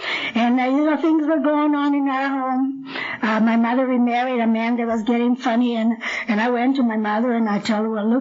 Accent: California, United States; now in Blythe, United States; I wasn't always from Blythe. I'm a transplant. I'm really from Orange County.

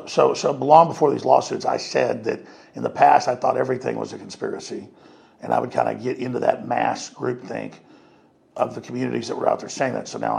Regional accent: Rockwall, Texas, United States; And so I think it's part of that process of me growing up in Rockwall, Texas, and watching the police steal drugs and then conduct anti-drug programs at the school.

